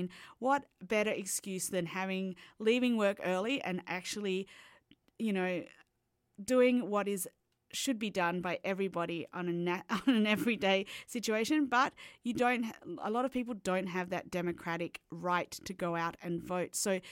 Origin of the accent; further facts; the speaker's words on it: Australia; moved away as an adult; now in Canada; as you can tell by the accent, I'm not Canadian. I've lived here for 8.5 years. I'm from Australia